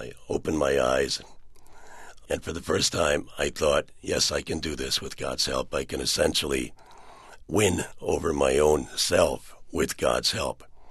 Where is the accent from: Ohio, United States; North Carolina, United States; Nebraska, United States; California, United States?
Ohio, United States; Cleveland; born or raised there